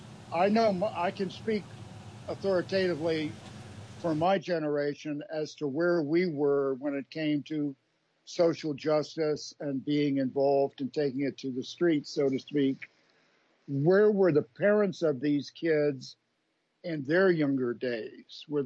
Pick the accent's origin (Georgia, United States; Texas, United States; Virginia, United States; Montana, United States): Virginia, United States; Speaking of governors, my home state or Commonwealth, the Commonwealth of Virginia, where I have not lived since like 1982, so a lot has changed.